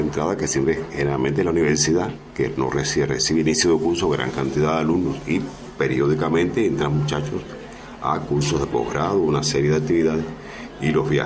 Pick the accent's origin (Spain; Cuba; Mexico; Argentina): Cuba; somos cubanos, los cubanos estamos acostumbrados siempre a nos vemos, nos abrazamos